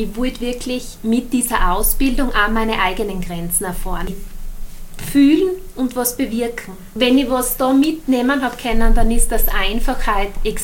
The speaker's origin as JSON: {"language": "German", "country": "Denmark", "tie": "born there", "said": "Ich bin wirklich halb, das heißt, ich bin in Dänemark geboren, mein Papa ist Däne und meine Mama Steirerin."}